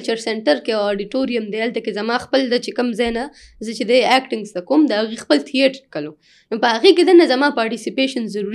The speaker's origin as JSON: {"language": "Pashto", "town": "Peshawar", "region": "Khyber Pakhtunkhwa", "country": "Pakistan", "lives_now": "Islamabad, Pakistan", "said": "مونږ د پېښور نه چې دی پهله د پېښور د سلمز نه راووتلو خیریا ته بیا د خیریا نه چې دی اسلام آباد ته"}